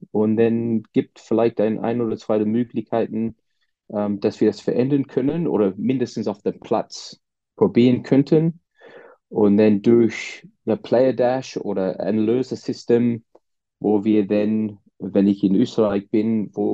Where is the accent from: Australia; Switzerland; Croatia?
Australia; Sydney, New South Wales; German is a second language; now in Austria; Ich bin 46 Jahre alt. Ich komme aus Australien, aus Sydney. Und über lange Zeit ich wohne jetzt in Österreich, aber ich arbeite täglich bei der Mannheim Hockey Club in Mannheim seit 2008.